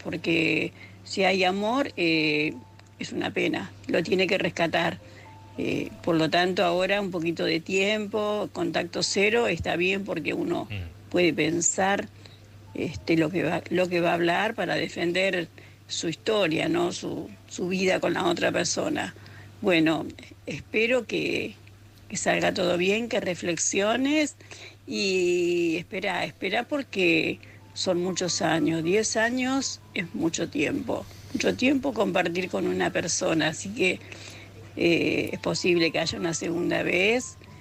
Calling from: Palma, Balearic Islands, Spain; de Palma de Mallorca.

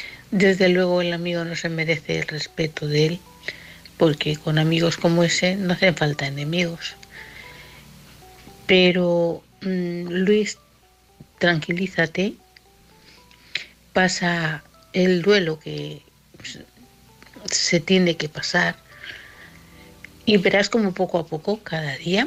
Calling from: Barcelona, Catalonia, Spain; de Barcelona.

